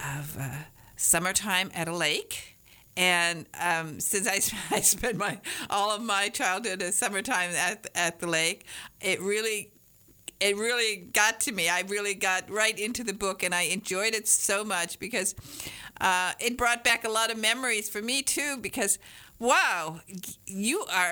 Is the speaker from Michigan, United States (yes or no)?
yes; Michigan, United States; And, of course, I'm from northern Michigan